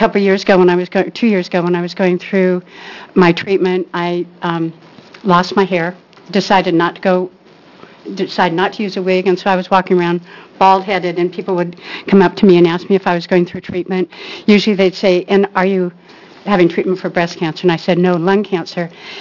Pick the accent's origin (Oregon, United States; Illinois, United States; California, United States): Oregon, United States; Tigard; I'm from the Tigard area, Summerfield area of Tigard.